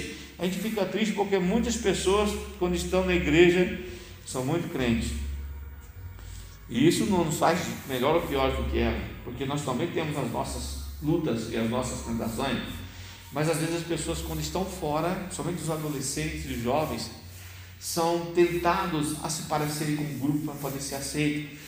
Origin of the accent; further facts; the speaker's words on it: Pernambuco, Brazil; Lá na minha terra é insosso. Eu sou pernambucano, meio cansado, mas sou de lá